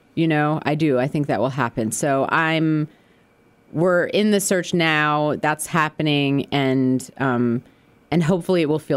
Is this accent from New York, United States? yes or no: yes; Albany, New York, United States; I'm from Albany, New York.